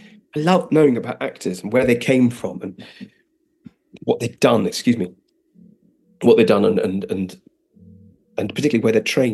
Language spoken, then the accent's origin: English; London, United Kingdom; the loneliness of being a gay boy growing up in London